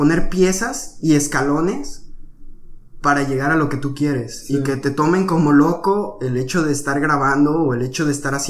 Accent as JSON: {"language": "Spanish", "country": "Mexico", "said": "Yo soy mexicano, somos de otra frontera."}